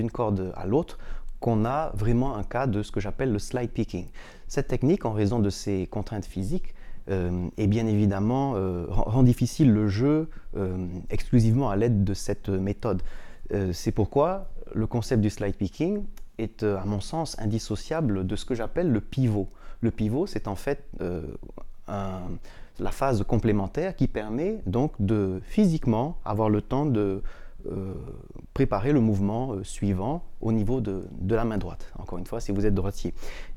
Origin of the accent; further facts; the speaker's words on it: French Polynesia; je suis guitariste originaire de Tahiti en Polynésie française